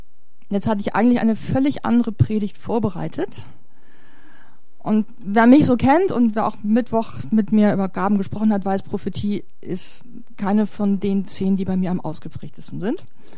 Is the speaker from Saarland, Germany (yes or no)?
no; Allermöhe, Hamburg, Germany; Und hier bei uns im Norden, auch da, wo ich herkomme, Allermöhe, da macht man sich das auch zunutze.